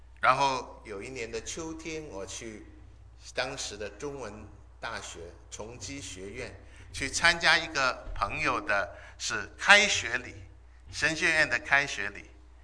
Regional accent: China; 那我们中国人有很多很有意思的话

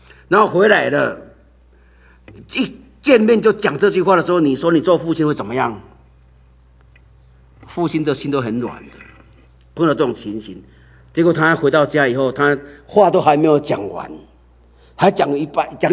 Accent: Taiwan; 我长大的时候，我在乡下长大的，在台湾的时候，我家养猪。

